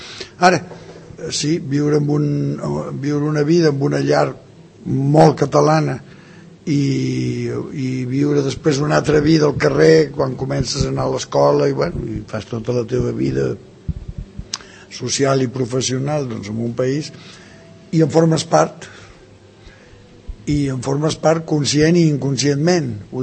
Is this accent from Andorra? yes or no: no; Mexico; Catalan is a second language; now in Spain; com a pobre mexicà comença a sentir malament, no? Però quan tinc el goig de venir a Catalunya el 64